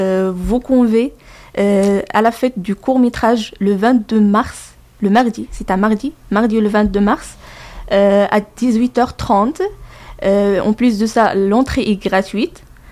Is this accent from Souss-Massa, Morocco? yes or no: yes; Tiznit, Souss-Massa, Morocco; French is a second language; now in Manosque, France; Je suis d'origine de Tiznit, à Maroc. Une petite ville au sud du Maroc. Je viens à Manosque pour effectuer un service civique de 5 mois au sein de la MJC.